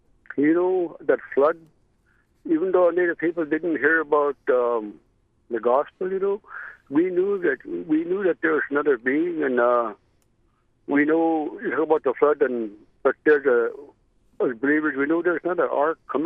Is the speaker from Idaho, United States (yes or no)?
no; Alaska, United States; Yeah, I'm from the Kuskokwim of Part Yupik